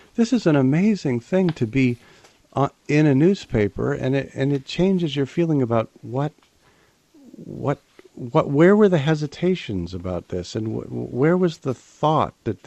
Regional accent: Rochester, New York, United States; born there; Well, I think it just said that I was born in Rochester, New York, or born in.

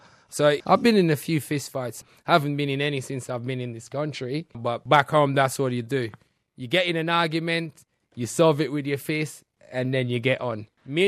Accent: Jamaica; I'm Jamaican. I was born and bred in the garrison in Jamaica. My high school that I went to was literally about 2 minutes around the corner from Trenchtown

